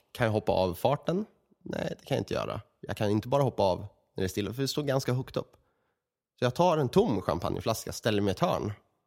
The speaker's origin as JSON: {"language": "Swedish", "town": "Örebro", "region": "Örebro County", "country": "Sweden", "said": "men i Örebro, där vi kommer ifrån"}